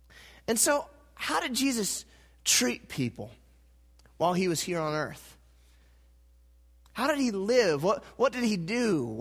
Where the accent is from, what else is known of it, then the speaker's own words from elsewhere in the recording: North Carolina, United States; As you guys know, I grew up in North Carolina, and we would make a trip to the beach at least once a year, sometimes twice a year.